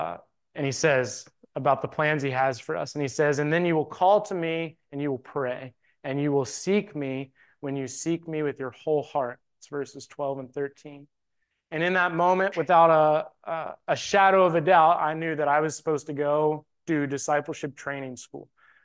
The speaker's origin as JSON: {"language": "English", "town": "Keyser", "region": "West Virginia", "country": "United States", "said": "I'm from Keyser, West Virginia, where my wife and I are from, and Joel and April live there too"}